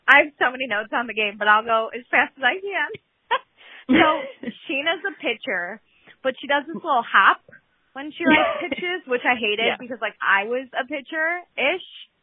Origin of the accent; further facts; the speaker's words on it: Midwest, United States; I'm from the Midwest. We just know about grass